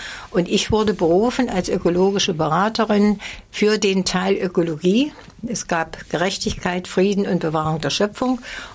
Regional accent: Nordhausen, Thuringia, Germany; also born or lived in Eberswalde; Da bin ich sozusagen über Generationen verwurzelt. Mhm. Ich bin dann von Eberswalde, weil mein Vater im Krieg gefallen ist, nach Nordhausen zu meinen anderen Vorfahren.

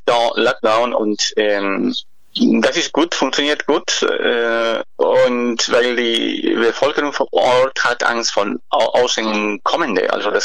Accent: Bolivia; German is a second language; Also ich komme aus Bolivien, von einem anderen Gebiet

